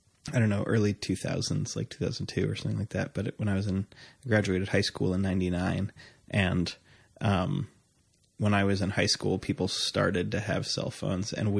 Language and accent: English; Long Island, New York, United States; Growing up on Long Island, it was always just like the aspiration to leave.